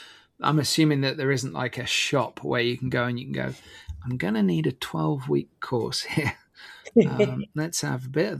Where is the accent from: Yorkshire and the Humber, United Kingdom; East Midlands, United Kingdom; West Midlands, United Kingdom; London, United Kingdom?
West Midlands, United Kingdom; Ludlow; Well, you know, I'm from Ludlow.